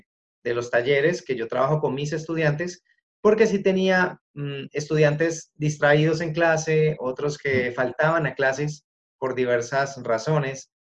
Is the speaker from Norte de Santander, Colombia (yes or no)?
no; Cali, Valle del Cauca, Colombia; yo soy colombiano, soy de la ciudad de Cali, tengo 46 años.